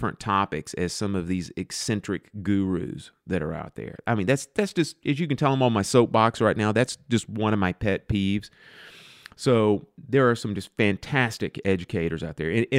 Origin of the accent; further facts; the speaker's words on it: the South, United States; I'm from the South, so I'm going to say that this has gotten stuck in my craw for years